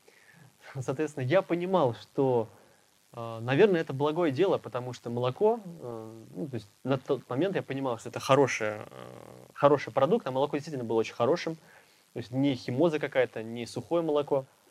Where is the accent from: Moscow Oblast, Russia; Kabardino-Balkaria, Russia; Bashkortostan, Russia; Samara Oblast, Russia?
Bashkortostan, Russia; Я родом с Башкирии. Я работал на молокозаводе грузчиком.